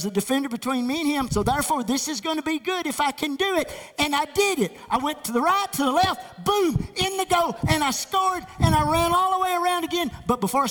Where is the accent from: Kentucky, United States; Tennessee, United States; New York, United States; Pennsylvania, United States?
Kentucky, United States; Dexter; I was raised in Kentucky. When I was raised in Kentucky, outside of Dexter, I grew up wanting to be a Kentucky basketball player.